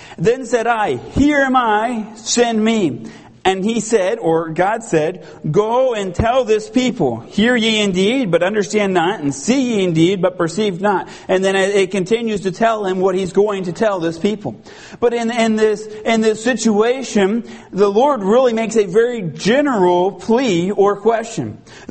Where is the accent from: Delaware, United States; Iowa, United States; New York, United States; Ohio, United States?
Ohio, United States; now in California, United States; I was in a missions conference in the church where I grew up in Ohio before I moved out to California.